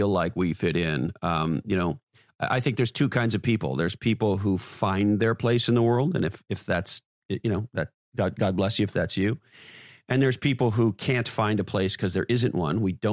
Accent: Montreal, Quebec, Canada; And I grew up in Montreal, Canada

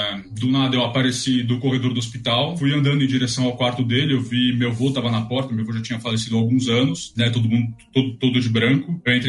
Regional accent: São Paulo, Brazil; Cara, caravana de São Paulo, nascido e crescido em São Paulo.

